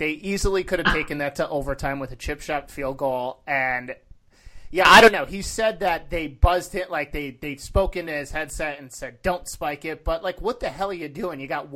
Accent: New York, United States; We're both from Western New York.

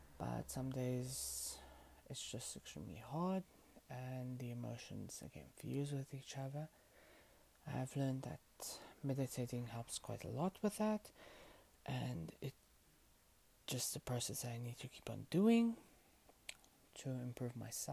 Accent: South Africa; I am a witch from South Africa.

